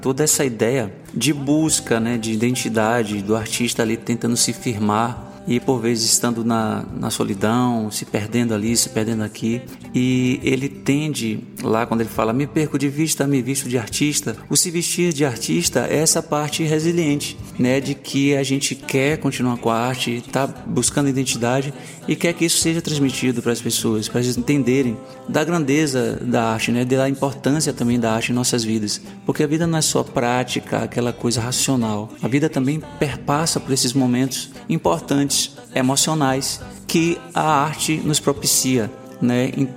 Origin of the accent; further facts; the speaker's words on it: Feira de Santana, Bahia, Brazil; Feira de Santana é minha terra natal, né? Minha cidade natal, aqui onde eu me criei, construí minha identidade